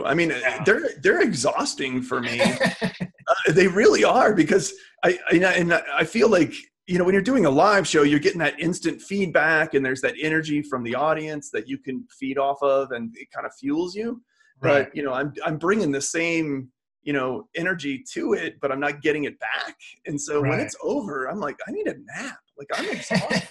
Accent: St. Louis, Missouri, United States; now in Milwaukee, United States; so then I moved to Milwaukee from St. Louis, where I went to high school and then where I'd started. And yeah, so then that's what brought me to Milwaukee.

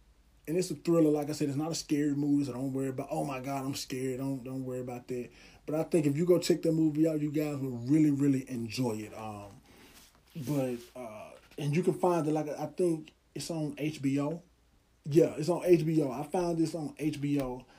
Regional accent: Somerville, Tennessee, United States; Hey, look, I am from Somerville. I grew up watching the University of Memphis Tigers play every Saturday.

